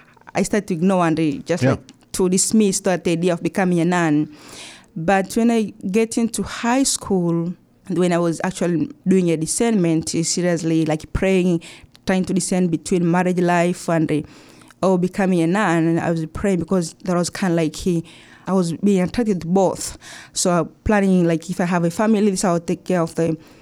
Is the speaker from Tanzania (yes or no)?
yes; Kilimanjaro, Tanzania; now in Cleveland, United States; So I was born and raised up in Tanzania. So just for geographical location, Tanzania is located in East Africa. So, and I grew up in Kilimanjaro, by the slopes of Mount Kilimanjaro